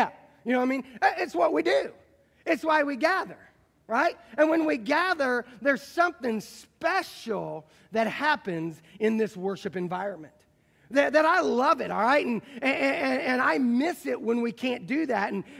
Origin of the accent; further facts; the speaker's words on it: Indiana, United States; accent: southern; Some people say I sound a little southern now, okay? I'm from the Midwest. I haven't always talked like this.